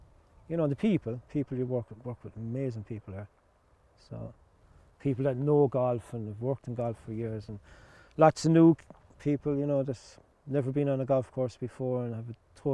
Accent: Ballybunion, County Kerry, Ireland; From Ballybunion in Ireland.

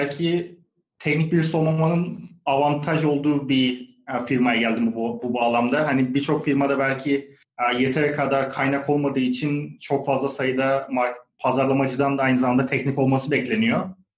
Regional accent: Bursa, Turkey; born there; Bursa doğumluyum.

